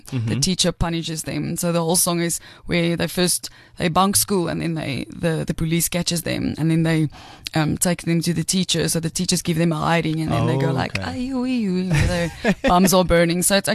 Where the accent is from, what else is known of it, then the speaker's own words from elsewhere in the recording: Cape Town, Western Cape, South Africa; accent: Afrikaans; now in Pretoria, South Africa; I'm originally from Cape Town, and I've been living in Pretoria for 9 years now. And so I started out in the Afrikaans industry, as you can hear my lovely accent.